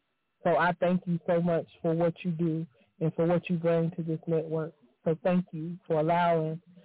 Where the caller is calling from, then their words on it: Union City, Georgia, United States; I'm actually calling from Union City, Georgia tonight.